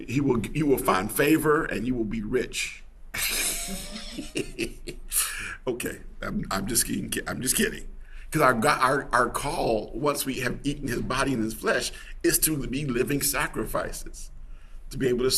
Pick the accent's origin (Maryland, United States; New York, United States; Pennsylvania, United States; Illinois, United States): Illinois, United States; Chicago; I'm from Chicago, so this was an important one to me.